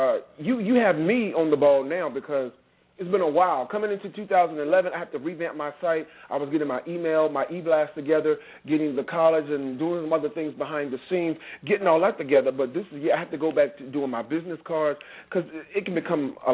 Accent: Virginia, United States; I'm not from there. I'm from Virginia

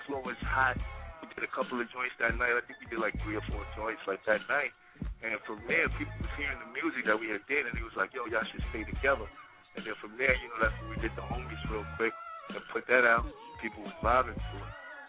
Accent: Brooklyn, New York, United States; We from Brooklyn. We from New York.

